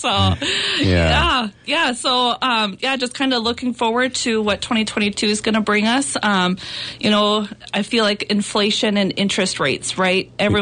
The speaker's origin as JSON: {"language": "English", "town": "Adrian", "region": "Minnesota", "country": "United States", "tie": "born or raised there", "said": "I grew up in Adrian, Minnesota, so it's about 2 hours south of here. Went to high school in Adrian, graduated high school in 2005"}